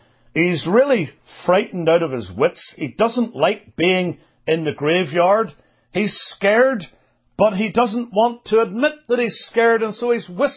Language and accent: English; Belfast, Northern Ireland, United Kingdom; I grew up in the city of Belfast in Northern Ireland. It's hard for me to disguise that even still with my accent. It's mellowed a little bit through the years, no doubt.